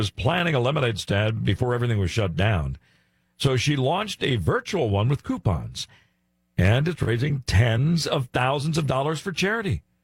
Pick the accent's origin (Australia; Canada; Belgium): Belgium; I grew up in Belgium.